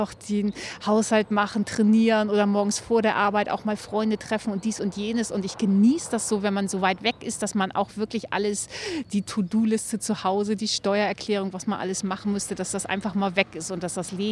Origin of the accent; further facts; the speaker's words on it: Ahrensburg, Schleswig-Holstein, Germany; moved away as an adult; also born or lived in Hamburg; now in Munich, Germany; ich bin eben genau in Hamburg geboren, in Ahrensburg aufgewachsen, in Schleswig-Holstein und bin dann im Laufe des Studiums eigentlich nach München gegangen